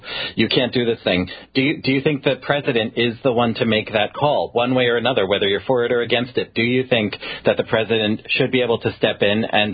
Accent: Queens, New York, United States; the big question I have for our neighbor from Queens, because I'm also from Queens

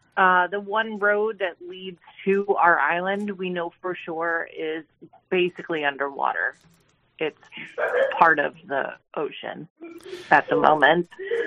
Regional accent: New York, United States; Just Hurricane Sandy, because I'm a New Yorker.

